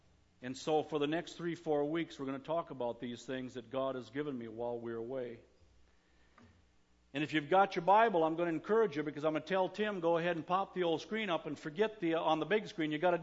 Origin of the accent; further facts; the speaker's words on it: Minnesota, United States; He said, neither did I. I grew up in Minnesota. I said, me too.